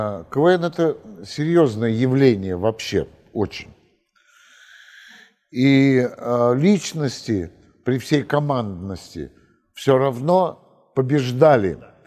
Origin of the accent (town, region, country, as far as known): Moscow, Russia; born or raised there